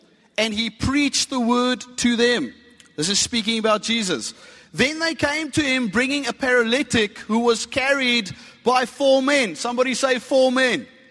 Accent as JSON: {"language": "English", "town": "Strand", "region": "Western Cape", "country": "South Africa", "said": "I come from the Strand."}